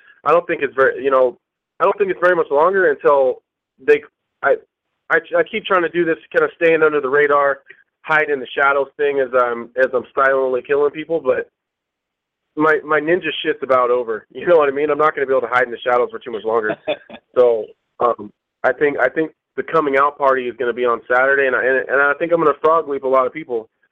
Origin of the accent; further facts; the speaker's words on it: Omaha, Nebraska, United States; You know, he's from Denver, I'm from Omaha. It's just about 7 hours away.